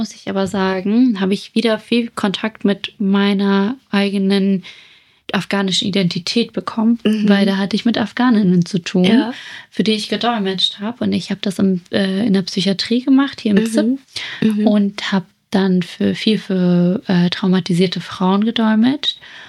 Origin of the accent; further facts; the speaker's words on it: Kiel, Schleswig-Holstein, Germany; so ich komme aus Mettenhof. Ich komme aus 109, so.